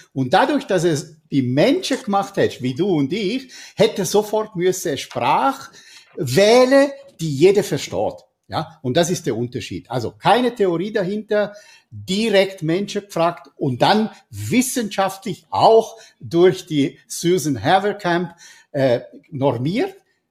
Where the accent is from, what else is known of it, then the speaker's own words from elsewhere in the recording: Switzerland; Ja, du weißt, ich bin ein Schweizer und ich liebe Schweizer und liebe die Schweiz